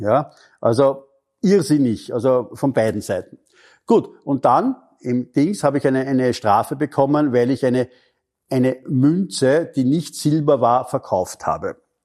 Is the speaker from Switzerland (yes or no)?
no; Austria; bei uns in Österreich